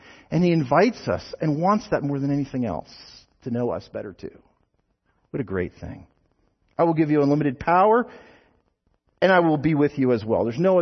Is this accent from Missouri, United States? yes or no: no; New Jersey, United States; Hey, I'm from New Jersey, so people say Newark